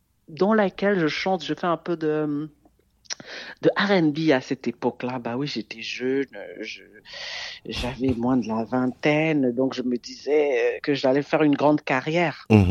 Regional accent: Douala, Littoral, Cameroon; j'ai grandi à Douala, donc il y a le Makossa qui m'a bercé toute mon enfance.

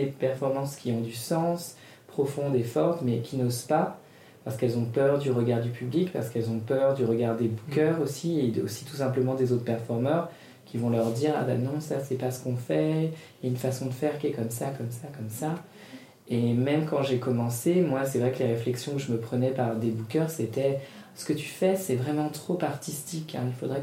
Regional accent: Paris, Île-de-France, France; ici c'est ma ville, Paris c'est là où j'ai grandi, et c'est vrai que c'est une ville que j'adore

